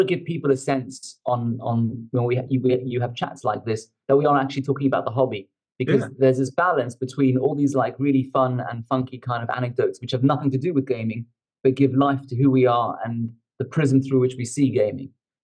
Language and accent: English; South Africa; And so I grew up in South Africa.